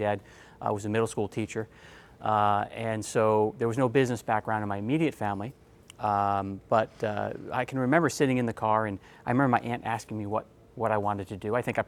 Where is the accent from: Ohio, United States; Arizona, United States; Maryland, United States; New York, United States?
New York, United States; I grew up in New York, right? Not New York City, but north of New York.